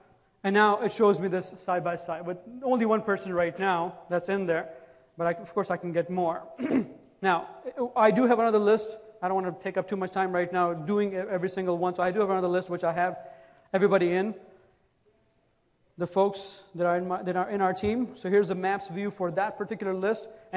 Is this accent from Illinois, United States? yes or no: yes; Chicago, Illinois, United States; I am from Chicago, by the way, so I'm going to add Chicago in here.